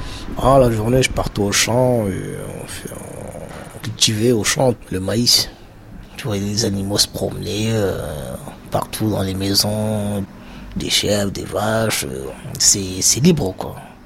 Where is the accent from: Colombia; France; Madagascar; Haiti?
France; Île-de-France; J'ai 31 ans. Bah, mon enfance, j'étais dans les Yvelines. Moi, j'habitais dans une résidence.